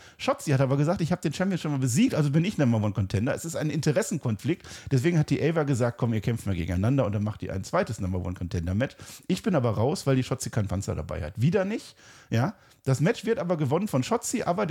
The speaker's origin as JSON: {"language": "German", "country": "Germany", "said": "Franzosen, die sprechen das ja auch nicht aus, aber ich bin Deutscher und ich sage Mensaha, das H ist heilig in dem Fall, ja."}